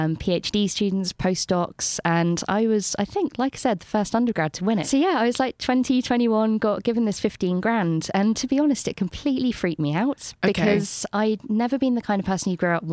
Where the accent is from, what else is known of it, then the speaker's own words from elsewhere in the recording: London, United Kingdom; also born or lived in Bristol; I went back to London and they asked me if I was from Bristol.